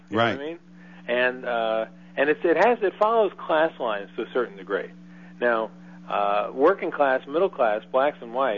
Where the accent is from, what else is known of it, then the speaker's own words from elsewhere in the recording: Newark, New Jersey, United States; Because this is my hometown. I grew up in Newark, New Jersey.